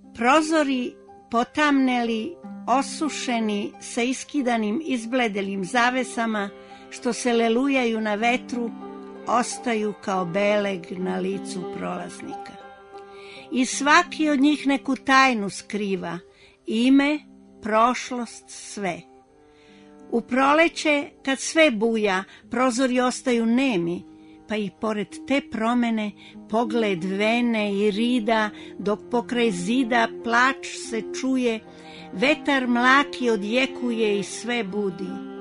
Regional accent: Knjaževac, Southern and Eastern Serbia, Serbia; u Žlnu, Tijovcu i Knjaževcu, u stvari u mom zavičaju.

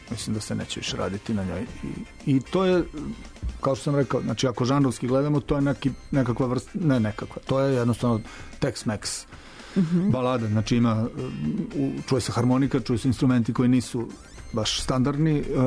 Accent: Pančevo, Vojvodina, Serbia; ja s njima svirao sam odrastao u Pančevu u raznim bendovima.

